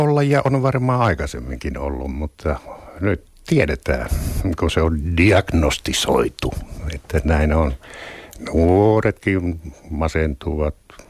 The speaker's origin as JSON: {"language": "Finnish", "town": "Lieksa", "region": "North Karelia", "country": "Finland", "tie": "born or raised there", "said": "kasvoin Lieksassa"}